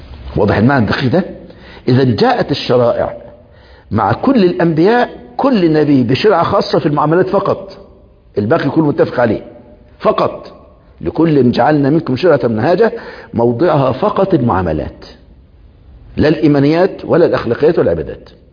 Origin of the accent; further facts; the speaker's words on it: Egypt; من العقوبات المتبادلة عندنا في مصر